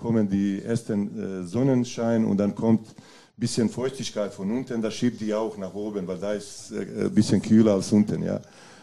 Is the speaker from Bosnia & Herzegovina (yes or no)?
yes; Bosnia & Herzegovina; German is a second language; now in Germany; So als Jugendlicher, 15 Jahre, er sagt bei uns in Bosnien, in meiner Heimstadt, irgendwo Anfang November bis Ende März war normalerweise immer halbes Meter Schnee.